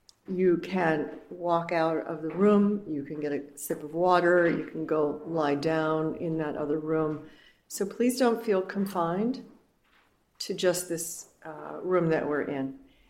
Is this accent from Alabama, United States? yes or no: no; New York, United States; moved away as an adult; But I'm from New York originally. I moved to California. I jumped the ship 6 years ago. I live in Northern California